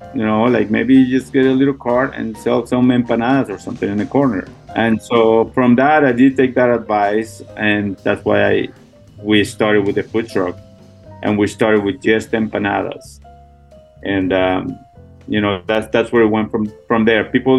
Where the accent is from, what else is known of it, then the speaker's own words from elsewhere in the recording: Bogotá, Bogotá Capital District, Colombia; I'm from Bogota, Colombia.